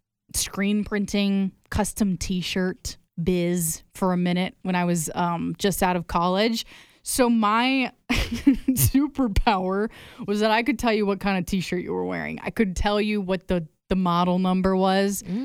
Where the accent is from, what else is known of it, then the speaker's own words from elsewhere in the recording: Anamosa, Iowa, United States; And I told her, oh, I grew up in Anamosa.